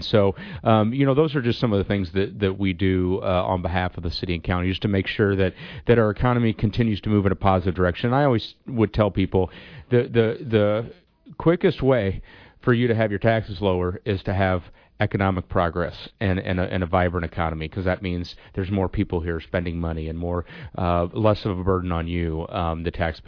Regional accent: Galesburg, Illinois, United States; I grew up in Galesburg, and I saw what happened when Maytag left that community, and that was devastating.

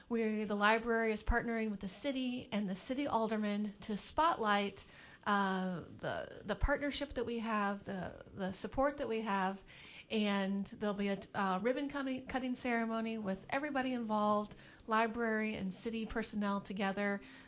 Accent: Canton, United States; when I was really little, I lived in Canton. I grew up in Canton

